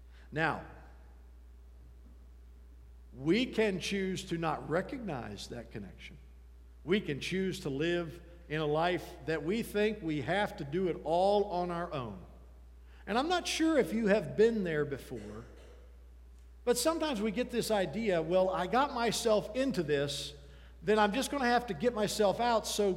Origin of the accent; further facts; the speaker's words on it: West Virginia, United States; I was raised in Wirt County. I bleed orange and black.